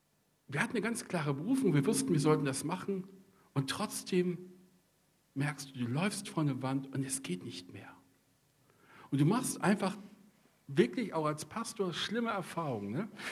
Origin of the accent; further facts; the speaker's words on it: North Rhine-Westphalia, Germany; Ich komme aus Ostwestfalen, da gibt es keine Staus.